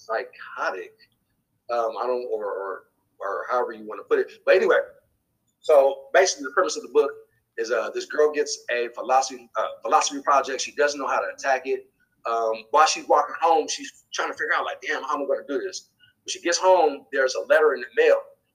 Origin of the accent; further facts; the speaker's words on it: Oakland, California, United States; He was like, he's like, where you from? I told him I was from Oakland.